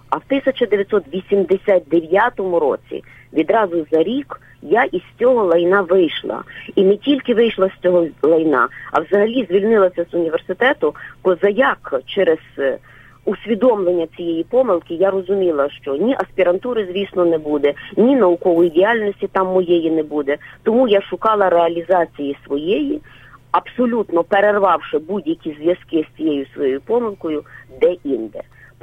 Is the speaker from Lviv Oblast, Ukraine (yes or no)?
yes; Lviv, Lviv Oblast, Ukraine; я корінна львів'янка, зауважу